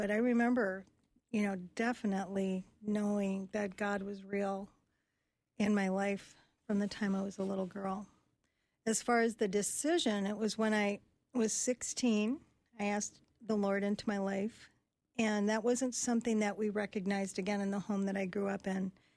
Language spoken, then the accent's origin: English; Michigan, United States; I grew up in the Upper Peninsula, so also known as a Youper.